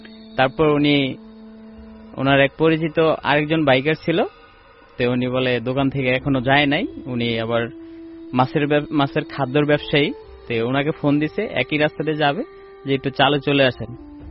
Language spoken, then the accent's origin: Bangla; Phulbaria, Mymensingh Division, Bangladesh; আমি ময়মনসিংহ ফুলবাড়িয়া থেকে আসছি।